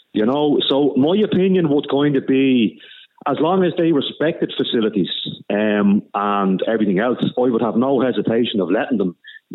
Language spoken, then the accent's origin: English; Dublin, Leinster, Ireland; I'm originally from the Oscar Square part of that area.